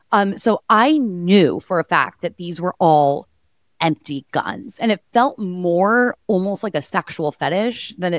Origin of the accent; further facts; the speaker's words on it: Texas, United States; But, like, I grew up in Texas. My family's very, like, safe and, like, regulated about it.